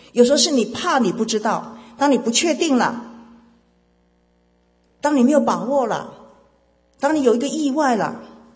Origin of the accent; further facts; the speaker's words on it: Taiwan; moved away as an adult; now in United States; 我从台湾到美国搬过一次